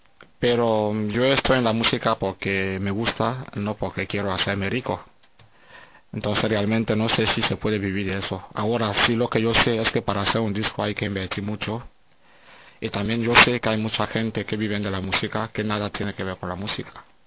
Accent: Spain; estoy recibiendo buenas críticas aquí en España, en mi país

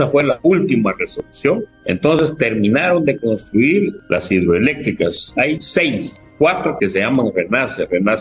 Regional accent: Guatemala; Mi pueblo, el pueblo de Guatemala, lleva más de 40 días de estar en manifestaciones

